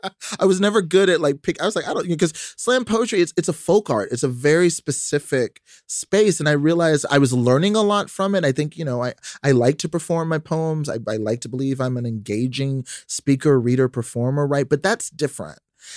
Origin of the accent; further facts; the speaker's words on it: Texas, United States; I mean, you know, I grew up in Texas, as you know, right?